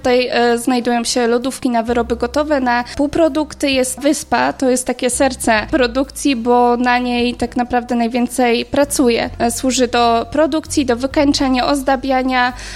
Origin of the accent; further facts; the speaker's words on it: Sobótka, Lower Silesian Voivodeship, Poland; now in Boleścin, Poland; No ja jestem z Sobótki, ale dość szybko się stamtąd wyprowadziłam